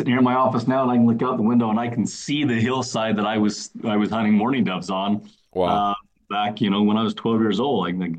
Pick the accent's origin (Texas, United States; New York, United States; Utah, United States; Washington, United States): Utah, United States; And so what was really fun is because I was the kid from Utah. There was like three or four of us interns there, and I was a kid from Utah, so they assigned me the Browning account.